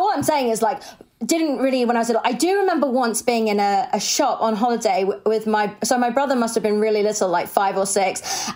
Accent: Sevenoaks, South East England, United Kingdom; I'm from like quite a posh area. I mean, like, you know where I grew up in Sevenoaks in Kent, and it's like a pretty white, posh, I think quite repressed area now. But like, my dad is Jewish and my mum grew up Catholic

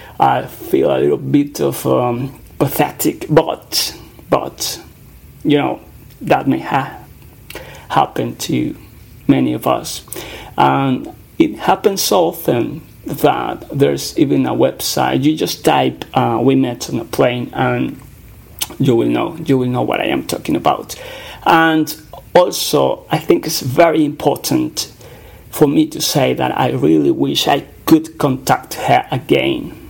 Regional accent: Spain; accent: Spanish; English is a second language; The way I am speaking now is with my Spanish accent, sort of. And I'm just, you know, trying to be compliant with the English rules and the English vocabulary and everything.

